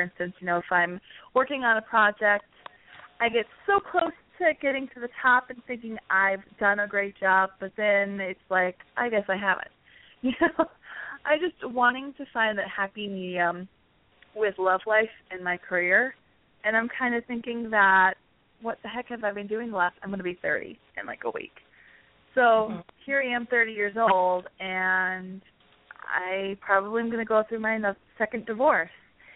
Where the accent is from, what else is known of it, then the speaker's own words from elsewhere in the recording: Massachusetts, United States; I'm from Massachusetts.